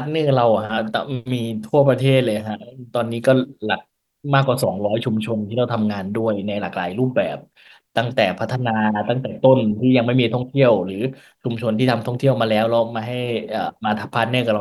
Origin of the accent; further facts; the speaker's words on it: Roi Et, Thailand; เราเป็นเด็กที่เติบและโตในชุมชนนะผมเป็นคนร้อยเอ็ด